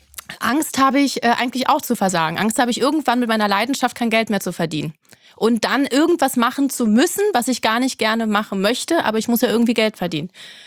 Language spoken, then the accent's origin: German; Berlin, Germany; Aus Berlin.